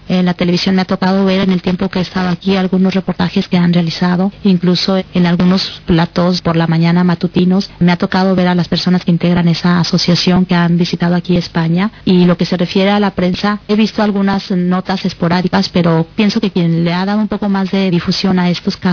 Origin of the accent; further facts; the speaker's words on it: Mexico; cuando han sabido que soy de México